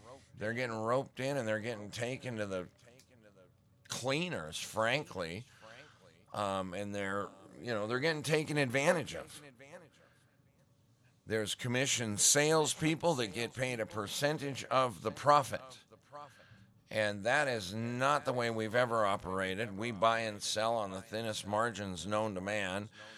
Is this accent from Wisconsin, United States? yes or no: no; Montana, United States; I grew up in Montana, and there's always a job every spring, picking rock.